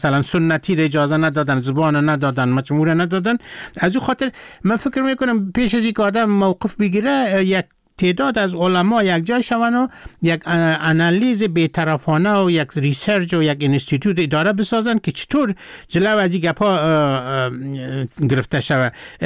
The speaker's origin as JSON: {"language": "Persian", "country": "Afghanistan", "said": "در قزاقستان مردم که فهمیدن که من از افغانستان هستم"}